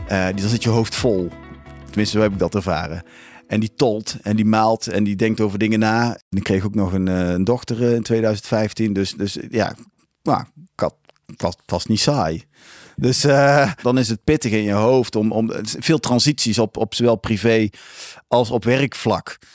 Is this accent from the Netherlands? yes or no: yes; Tilburg, North Brabant, Netherlands; 44 jaar, ik kom uit Tilburg